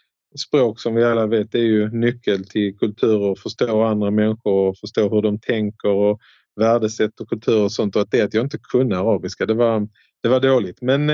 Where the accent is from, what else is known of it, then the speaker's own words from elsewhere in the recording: Sweden; och som svensk förstår man ju lite norska och danska.